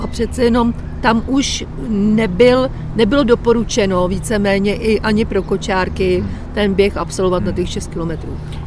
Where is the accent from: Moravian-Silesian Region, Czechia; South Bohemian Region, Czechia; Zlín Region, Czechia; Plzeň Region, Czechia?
Plzeň Region, Czechia; Plzeň; já jsem vyrůstala u Bolevci, u Šídlováku